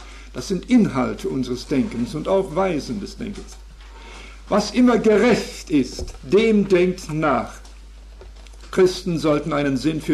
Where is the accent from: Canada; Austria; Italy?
Canada; German is a second language; als Kanadier habe ich nun mich etwas mehr befassen müssen mit England und so weiter, weil das das war das Land, das uns bestimmt hat.